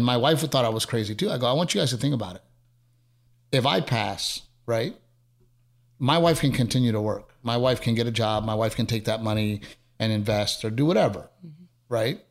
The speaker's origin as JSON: {"language": "English", "region": "Texas", "country": "United States", "said": "Like, of course I'm Texan, but I want to represent us on a huge level, right?"}